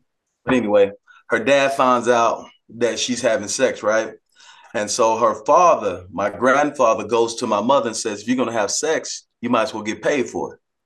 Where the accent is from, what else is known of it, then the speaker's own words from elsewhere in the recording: Odessa, Texas, United States; I'm from West Texas, Odessa, Texas.